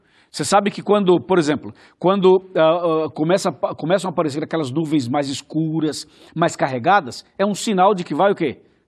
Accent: São Paulo, Brazil; Eu sou do interior da roça, sou do interior de São Paulo. E o meu pai sempre trabalhou com a lavoura.

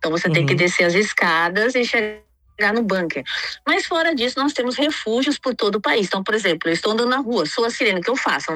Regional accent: São Paulo, Brazil; now in Yavne, Israel; Eu sou de São Paulo, capital.

